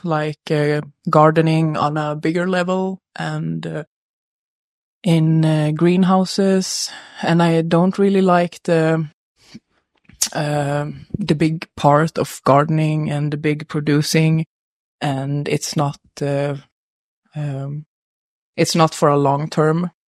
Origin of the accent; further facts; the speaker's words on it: southern Sweden, Sweden; English is a second language; I come from Sweden, southern parts of Sweden, and I'm 29 years old.